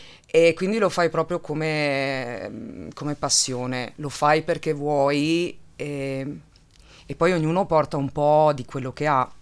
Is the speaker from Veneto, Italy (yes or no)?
yes; Peron, Veneto, Italy; Io sono originaria di Peron, quindi sono proprio bellunese. Non mi sono neanche mai spostata